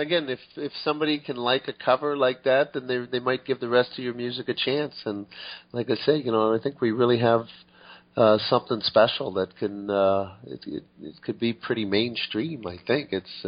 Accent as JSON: {"language": "English", "country": "Canada", "said": "like we said, we are Canadian, so we wanted to stick with some of our roots type thing."}